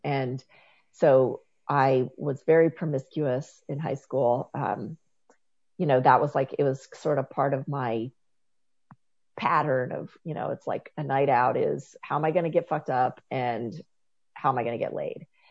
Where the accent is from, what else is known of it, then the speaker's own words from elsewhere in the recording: South Dakota, United States; I grew up in South Dakota in the late 80s and early 90s.